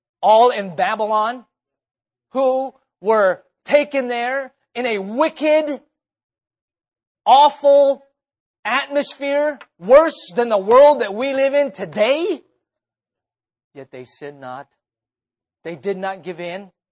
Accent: Philippines; I am Filipino. I am brown. I am 5'5".

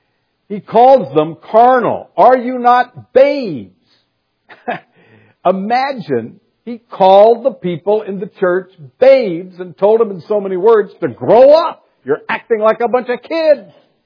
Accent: the South, United States; Now, as you know, I grew up in the South, so I guess that's easy. You do it in the South.

